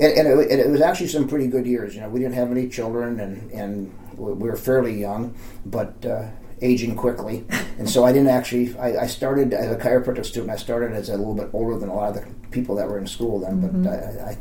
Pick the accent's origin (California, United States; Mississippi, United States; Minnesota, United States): Minnesota, United States; Brooklyn Center; I grew up in the Minneapolis area. I'm a little reluctant to say I grew up in Brooklyn Center because Brooklyn Center is not a very nice part of Minneapolis anymore